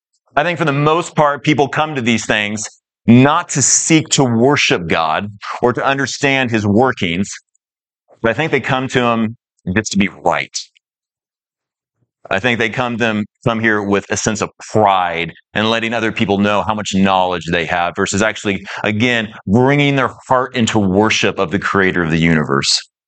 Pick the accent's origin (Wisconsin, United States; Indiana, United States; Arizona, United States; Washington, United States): Indiana, United States; Bloomfield; born there; I was born in America, in Bloomfield, Indiana, in 1985 to a Christian family that attended a biblically faithful church.